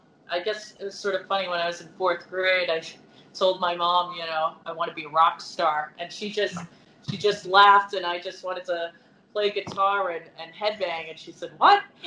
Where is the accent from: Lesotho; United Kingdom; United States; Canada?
United States; New York City, New York; I grew up in New York City